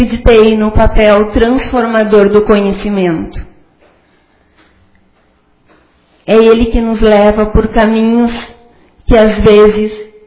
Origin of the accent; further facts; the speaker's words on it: Ajuricaba, Rio Grande do Sul, Brazil; moved away; also born or lived in Cruz Alta; eu quero repetir que eu nasci em Ajuricaba. E de lá eu fui sair para estudar em Cruz Alta.